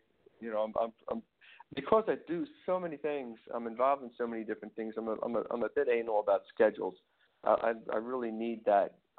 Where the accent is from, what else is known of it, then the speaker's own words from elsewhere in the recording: Philadelphia, Pennsylvania, United States; an R&B rhythmic figure growing up in Philly.